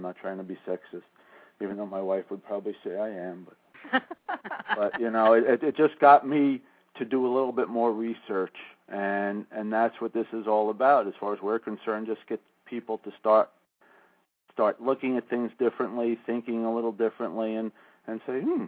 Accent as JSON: {"language": "English", "town": "Westchester", "region": "New York", "country": "United States", "tie": "born or raised there", "lives_now": "Long Island, United States", "said": "You know, I grew up in Westchester. I didn't know anything about lacrosse until I moved to Long Island."}